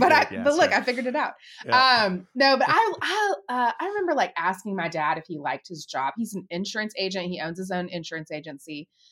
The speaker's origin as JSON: {"language": "English", "country": "United States", "tie": "born or raised there", "said": "I grew up in the Panhandle, home of the finest donut in the land."}